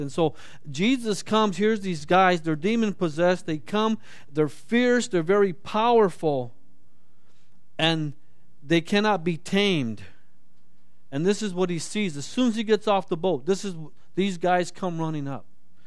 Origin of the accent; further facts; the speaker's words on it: Hollywood, California, United States; Well, I grew up in Hollywood.